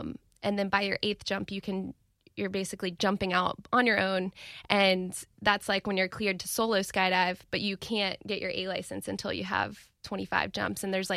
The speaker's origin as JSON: {"language": "English", "town": "Jacksonville", "region": "Florida", "country": "United States", "said": "I'm from Jacksonville."}